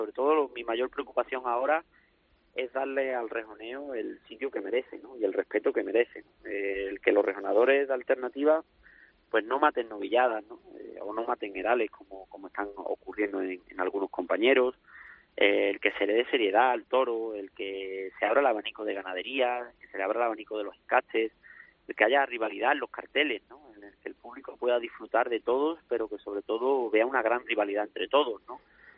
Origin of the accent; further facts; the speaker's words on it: Seville, Andalusia, Spain; Yo soy de Sevilla